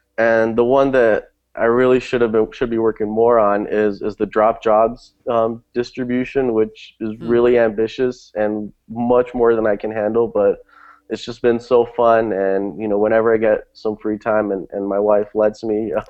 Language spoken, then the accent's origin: English; Brazil; also born or lived in Germany; I'm 28 years old, and I was born in Germany, but I've lived in Brazil like all of my life.